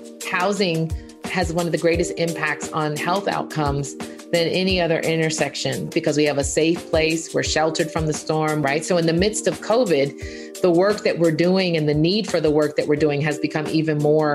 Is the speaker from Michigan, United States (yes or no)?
no; Atlanta, Georgia, United States; also born or lived in Miami; So I always have to say I'm from Atlanta because there are few folks in Atlanta that are actually from Atlanta still because we're not as provincial as we used to be. But I grew up in Atlanta and Miami.